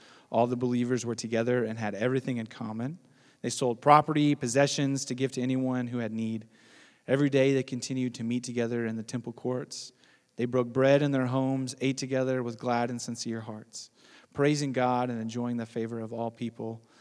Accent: United States; like I'm American, so I immediately think of like the ridiculous football, like American football culture in the States

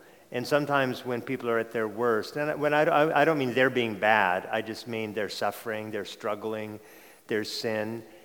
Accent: Portland, Oregon, United States; also born or lived in Honolulu, United States; I grew up in Oregon because my parents divorced and my mom moved to be near her parents in a suburb of Portland.

